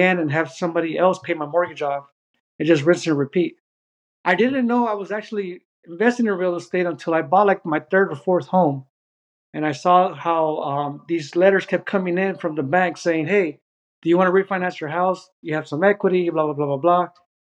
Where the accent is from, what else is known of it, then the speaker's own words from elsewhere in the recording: Pomona, California, United States; now in Fort Hood, United States; I'm from Los Angeles, California area, specifically Pomona, California. I grew up there, graduated high school there in 2006.